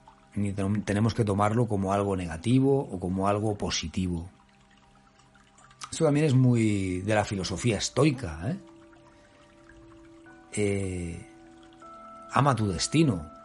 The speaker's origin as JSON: {"language": "Spanish", "town": "Barcelona", "region": "Catalonia", "country": "Spain", "tie": "born there", "said": "he regresado a Barcelona, a mi ciudad natal"}